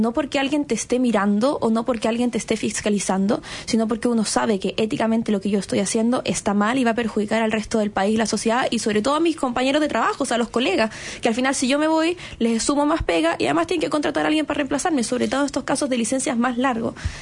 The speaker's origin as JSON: {"language": "Spanish", "country": "Chile", "said": "no puede ser que esto sea como nos define como chilenos."}